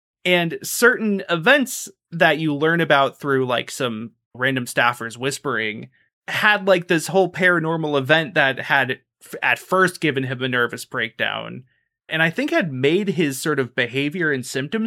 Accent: United States; I'm an American. I've, you know, lived in situations where that's, you know, the most affordable thing.

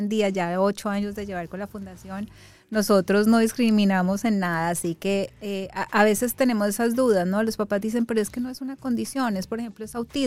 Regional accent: Colombia

